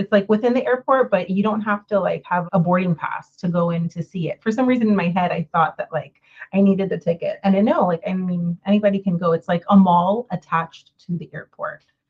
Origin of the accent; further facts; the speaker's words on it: Florida, United States; We're from Florida.